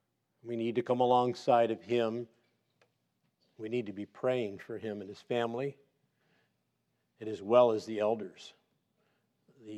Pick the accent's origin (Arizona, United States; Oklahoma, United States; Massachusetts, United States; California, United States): California, United States; I was raised in Southern California. My wife and I are from this area, never leaving until we left.